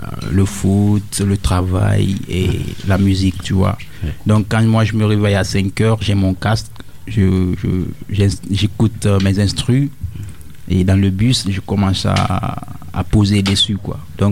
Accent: Guinea; Je viens de la Guinée-Conakry.

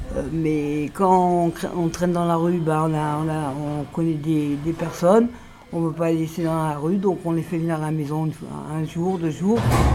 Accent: Paris, Île-de-France, France; now in Marseille, France; Et ça fait quand même 3 ans que je suis là, voilà. Mais je viens de Paris, je ne suis pas marseillaise

